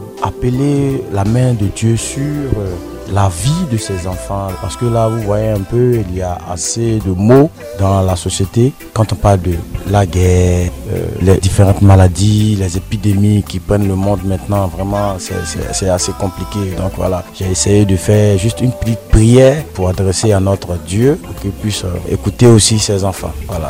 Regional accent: Mayako, Côte d’Ivoire; J'ai mon père qui vient de la région du Gbeke, précisément de Ndiébonois. Mais moi, je suis né à Mayako, j'ai grandi à Mayako, toute la famille, tous les amis me connaissent en tant que quelqu'un qui a grandi à Mayako.

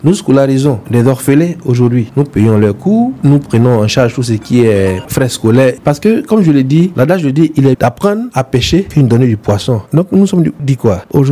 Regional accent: Vallée du Bandama, Côte d’Ivoire; nous sommes en train de mettre le cap sur Boaké et précisément sur Guébonois, qui est notre base. Quand je dis base, je veux dire que ma ville natale.

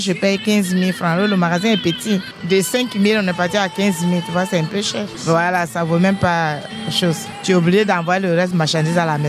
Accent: Côte d’Ivoire; also born or lived in Ghana; Voilà, je suis ivoirien, ghanéen.

